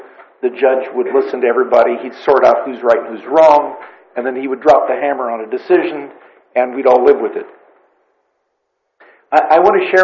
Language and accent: English; Nipomo, California, United States; I'm from Napomo.